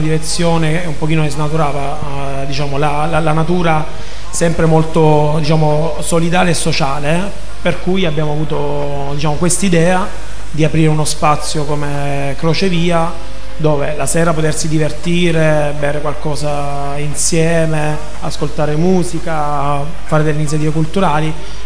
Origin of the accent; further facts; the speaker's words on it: Lecce, Apulia, Italy; Io sono di Lecce, sono di San Pio, sono nato, cresciuto, ho studiato nell'Università del Salento